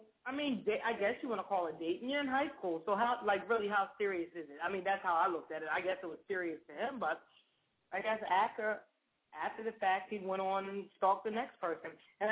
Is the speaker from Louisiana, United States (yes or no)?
no; Delaware, United States; No, I'm from Delaware.